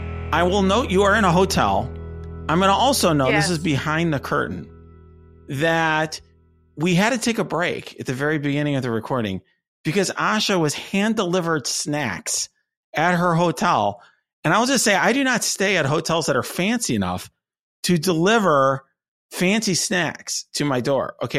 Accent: United States; It was like very just what I was used to as an American.

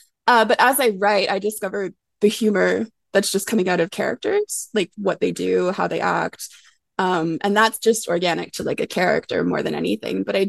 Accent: Manitoba, Canada; the piece was very much like rooted in growing up in Manitoba and hearing how our history was taught

